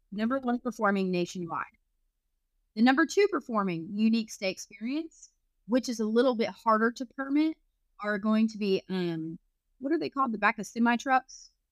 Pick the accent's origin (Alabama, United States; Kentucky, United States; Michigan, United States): Alabama, United States; I'm from Alabama, so it's not, it don't bother you very much either.